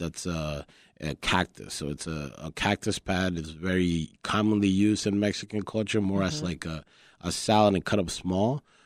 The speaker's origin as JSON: {"language": "English", "country": "Colombia", "tie": "born or raised there", "also_born_or_lived": "New York, United States", "second_language": "English", "lives_now": "Chicago, United States", "said": "I was born in New York, and my childhood was raised in Colombia. When I came to the U.S., I didn't speak English"}